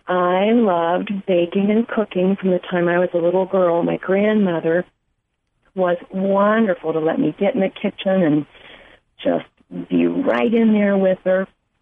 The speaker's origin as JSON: {"language": "English", "region": "Ohio", "country": "United States", "also_born_or_lived": "Florida", "lives_now": "Asheville, United States", "said": "I'm originally from Ohio. I'm a Buckeye."}